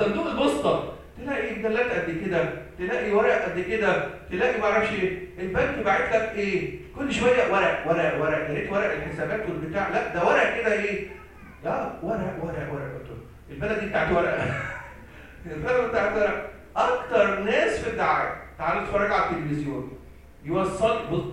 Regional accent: Egypt; لما تعرف عندنا في مصر طبعا

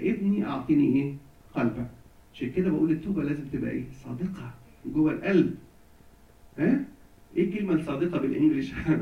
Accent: Egypt; هنا عندنا في مصر بقى بنت

